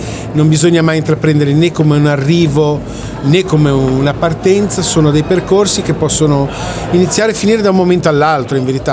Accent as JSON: {"language": "Italian", "town": "Genoa", "region": "Liguria", "country": "Italy", "said": "sono una persona che già per natura, essendo io genovese appunto, sono... la prendo con la cresta bassa"}